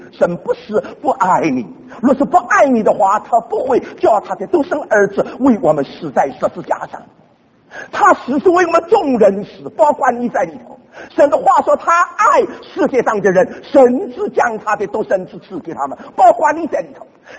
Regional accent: Hong Kong; 特别是我们从香港来的，说香港啊

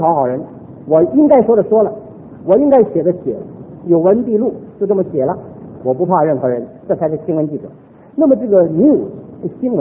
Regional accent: China; 身为一个中国人，身为一个中国的这个基督徒

